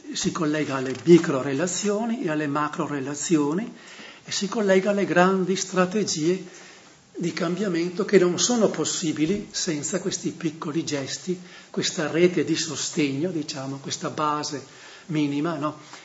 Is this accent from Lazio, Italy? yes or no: no; Verona, Veneto, Italy; è di origine veronese, da dove sono io